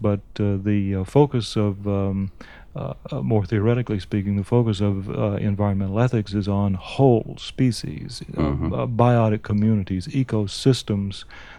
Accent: the South, United States; Actually, we're both from the South

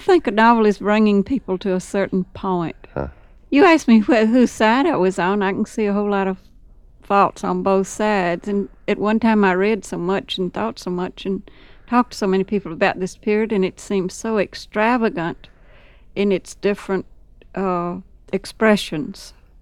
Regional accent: Carrollton, Mississippi, United States; also born or lived in Montreal, Canada; The years that I'm from the deeper South than you imagine. I'm from Mississippi.

